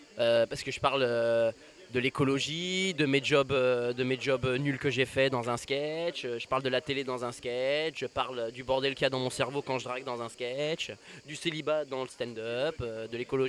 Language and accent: French; Alès, Occitanie, France; ça c'était avant quand j'étais à Alès, parce que je suis d'Alès, et donc du coup j'ai fait